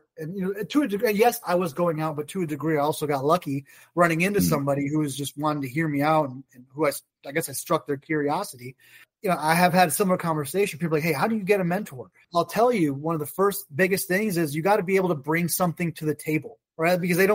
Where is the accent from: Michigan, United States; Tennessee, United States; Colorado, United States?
Michigan, United States; So I grew up in Michigan.